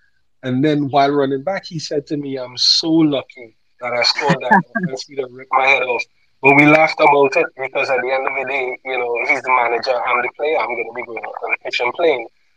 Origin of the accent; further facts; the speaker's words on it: Trinidad & Tobago; I mean, I come from Trinidad and Tobago, you understand?